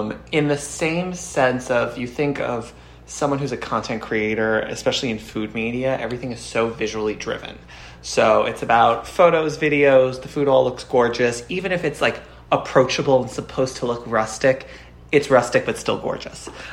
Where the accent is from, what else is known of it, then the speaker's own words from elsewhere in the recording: New York, United States; It's funny because I'm born and raised in New York